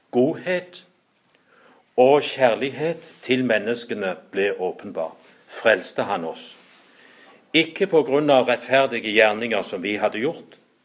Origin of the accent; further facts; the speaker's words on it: Bjerkreim, Rogaland, Norway; jeg har hørt det et par ganger brukt i miljøet hjemme i Bjerkreim spesielt